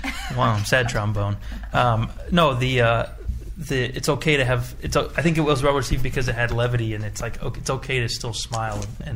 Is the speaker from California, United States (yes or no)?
no; Sedalia, Missouri, United States; growing up in Sedalia, man, like, that's – if I could have picked my dream job, that was it.